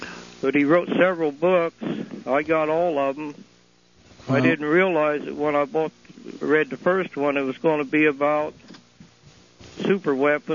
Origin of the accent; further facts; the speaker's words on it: Texas, United States; When I look at my country and I put Bush in, I'm from Texas, he's from Texas.